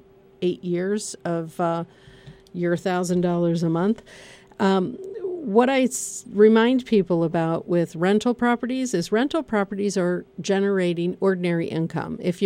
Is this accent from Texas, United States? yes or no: no; Kalamazoo, Michigan, United States; But I'm from Kalamazoo, and Kalamazoo is a great college town, too.